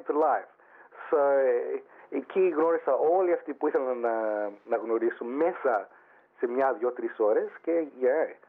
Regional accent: Australia; Είμαστε από την Αυστραλία.

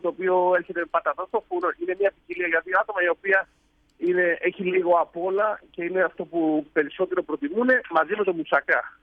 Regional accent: Greece; moved away as an adult; now in Spain; Από το 97 εγώ έφυγα από Ελλάδα και πήγα στην Ισπανία και άνοιξα το πρώτο ιδιωτικό ταβέρνα στην Ισπανία.

